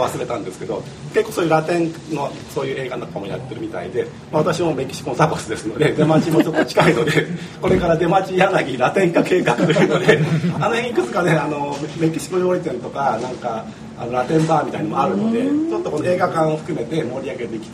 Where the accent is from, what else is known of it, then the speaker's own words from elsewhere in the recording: Niigata, Japan; 僕実は新潟の出身で